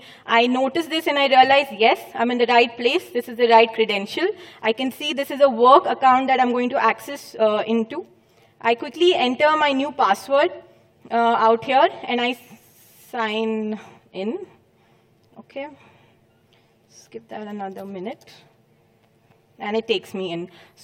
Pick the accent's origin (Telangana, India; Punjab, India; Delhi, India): Telangana, India; Hyderabad; Yes, I'm from Hyderabad. Everybody knows that now.